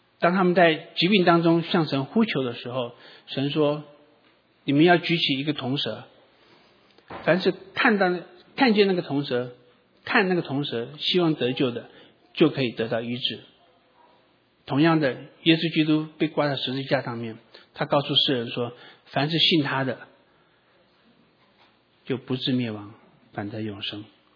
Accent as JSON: {"language": "Chinese", "country": "China", "said": "那我们中国人说我是老人"}